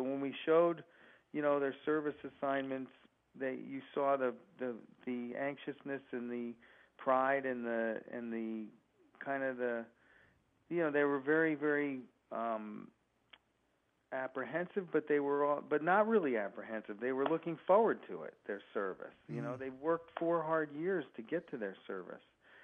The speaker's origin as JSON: {"language": "English", "town": "San Antonio", "region": "Texas", "country": "United States", "tie": "born there", "said": "I was born in San Antonio, by the way."}